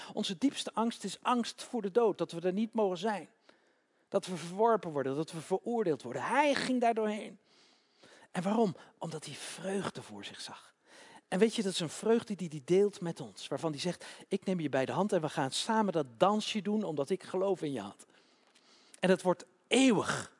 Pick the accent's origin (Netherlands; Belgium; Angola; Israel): Netherlands; Utrecht; Ik kom uit Utrecht, hè.